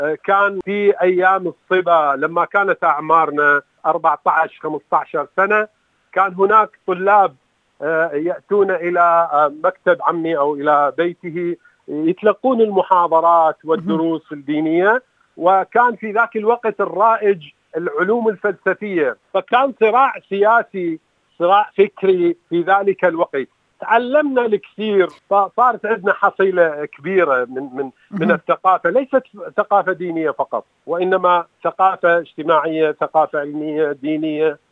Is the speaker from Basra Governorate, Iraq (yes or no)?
yes; Basra, Basra Governorate, Iraq; now in Australia; أنا عراقي من جنوب العراق، جئت إلى أستراليا عام 1999. ترعرعت في بيت رجل دين، والدي رجل عالم ديني معروف كبير في الجنوب، في جنوب العراق، في البصرة تحديدا، وعشت في هذه الأجواء.